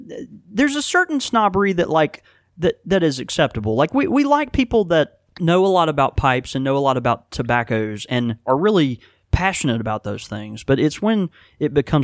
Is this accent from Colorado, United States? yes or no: no; Houston, Texas, United States; born there; Of course, I was born in Houston, Texas.